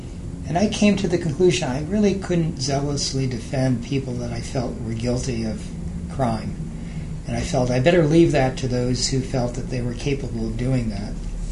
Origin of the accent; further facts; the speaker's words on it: Newport, Rhode Island, United States; also born or lived in Newton; Well, I was born here in Boston, actually Newton, Massachusetts, a suburb of Boston. I grew up, however, in Newport, Rhode Island.